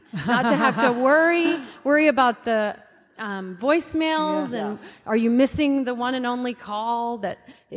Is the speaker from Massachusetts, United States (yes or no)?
no; Issaquah, Washington, United States; from Issaquah, Washington.